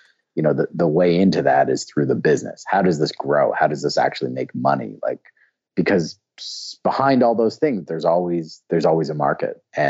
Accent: Canada; when I first got down there, because I'm from Canada.

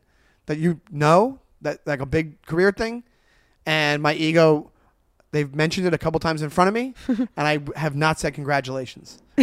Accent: Long Island, New York, United States; When you're from New York, right? When you grow up in New York, I'm from Long Island.

